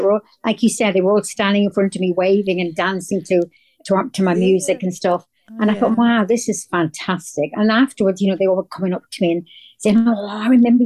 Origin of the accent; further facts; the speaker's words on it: Dublin, Leinster, Ireland; And we lived in Finglas for the first 4 years of my life, 4 or 5 years of my life.